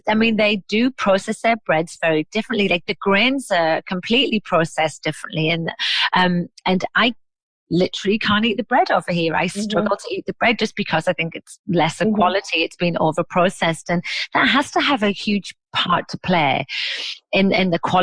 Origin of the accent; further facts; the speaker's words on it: United Kingdom; Well, I'm British, but you know, we're still a part of Europe at the moment.